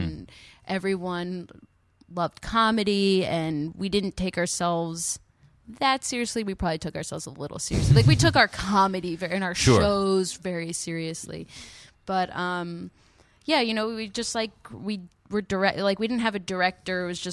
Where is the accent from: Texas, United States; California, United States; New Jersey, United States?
New Jersey, United States; Montclair; Yeah, here, because I grew up in Montclair, New Jersey, which is like